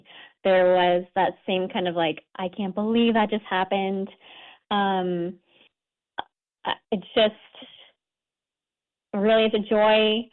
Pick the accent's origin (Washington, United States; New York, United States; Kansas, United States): Washington, United States; Yeah, I grew up in Eastern Washington State near Spokane.